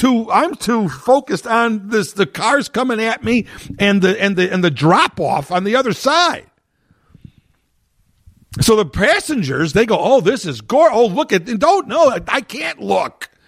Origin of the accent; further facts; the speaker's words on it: Chicago, Illinois, United States; I grew up in the Chicago and Illinois area here. You know, things are as flat as can be